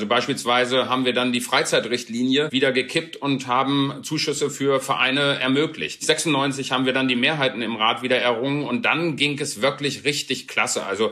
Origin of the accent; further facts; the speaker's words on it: Laatzen, Lower Saxony, Germany; in meiner Heimatstadt Laatzen gewesen ist